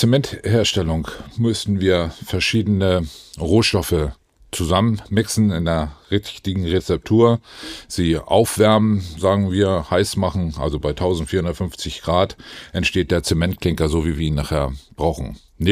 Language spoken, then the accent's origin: German; Riedwisch, Schleswig-Holstein, Germany; Ich bin selber Schleswig-Holsteiner, bin in Riedwisch, also direkt neben dem Werk, aufgewachsen